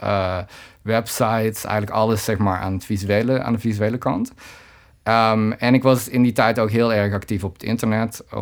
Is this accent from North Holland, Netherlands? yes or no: no; Waalwijk, North Brabant, Netherlands; Ik kom zelf uit Waalwijk, dus ik zat in Eindhoven op school oorspronkelijk.